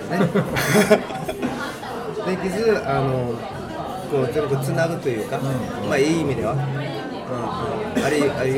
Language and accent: Japanese; South Korea; Japanese is a second language; now in Japan; で、あの韓国に戻ったんですけど、一応韓国人ですから